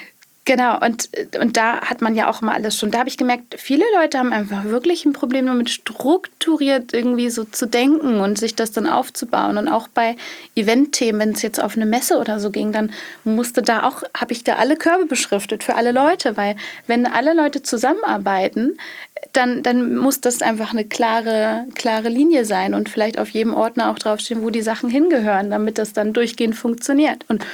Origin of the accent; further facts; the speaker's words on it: Schleswig-Holstein, Germany; ich komme tatsächlich ursprünglich aus Schleswig-Holstein vom Bauernhof, so richtig.